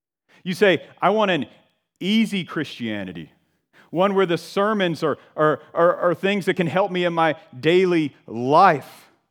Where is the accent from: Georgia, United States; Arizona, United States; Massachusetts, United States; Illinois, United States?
Georgia, United States; It's kind of like when I would go driving in my home state of Georgia and over in Alabama with my granddad when I was a kid.